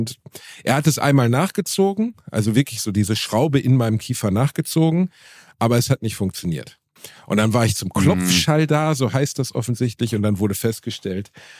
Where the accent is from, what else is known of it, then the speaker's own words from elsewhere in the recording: Gelsenkirchen, North Rhine-Westphalia, Germany; Das war einfach mein Zahnarzt als Teenager in Gelsenkirchen.